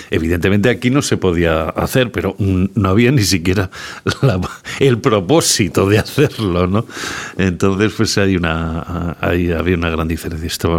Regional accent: Burgos, Castile and León, Spain; now in Madrid, Spain; Y yo vengo de Burgos, que aquello era muchísimo más.

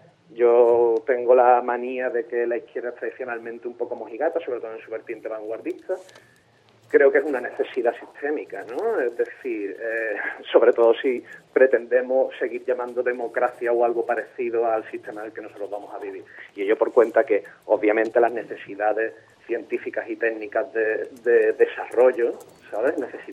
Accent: Andalusia, Spain; la economía o la política de la región andaluza, que es de donde yo soy

